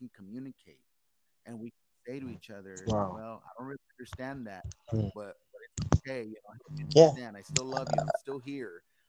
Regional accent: Texas, United States; moved away as an adult; I grew up in South Texas, in the state of Texas, and my life was just completely different. And we moved up here about 6 years ago

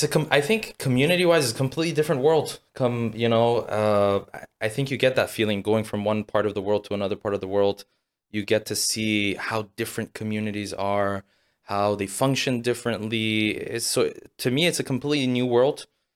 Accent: United States; now in London, United Kingdom; So, I mean, I come from the States, so obviously you have, in one city, you do have a bit of concentration, but nowhere near what you have in London.

